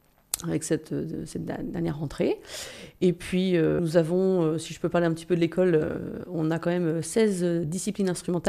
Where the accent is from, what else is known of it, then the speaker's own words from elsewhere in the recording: Centre-Val de Loire, France; Je suis d'Eure-et-Loire.